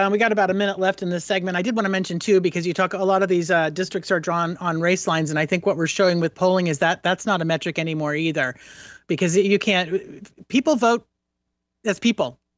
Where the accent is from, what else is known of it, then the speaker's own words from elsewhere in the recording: East Coast, United States; I grew up on the East Coast and I never visited Florida.